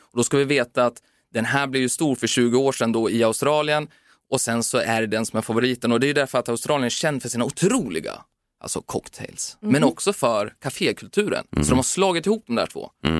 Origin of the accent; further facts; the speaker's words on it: Timrå, Västernorrland County, Sweden; Mina barn får ofta det, jag kommer från Timrå, så då tar vi ofta solbullen.